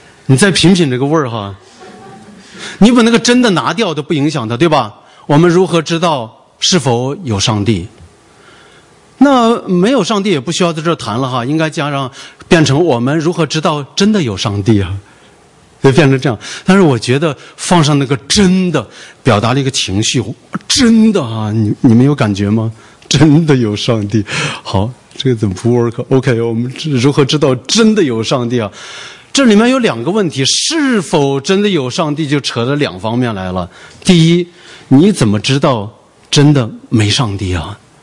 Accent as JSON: {"language": "Chinese", "country": "China", "said": "我们从大陆来的都知道"}